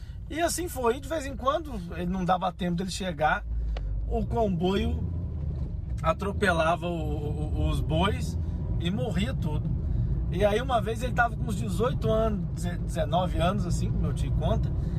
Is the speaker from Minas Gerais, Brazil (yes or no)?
yes; Minas Gerais, Brazil; now in Portugal; Que eu fui pra Minas Gerais, minha terra, e lá o nosso comboio aí de Portugal é carinhosamente chamado de trem.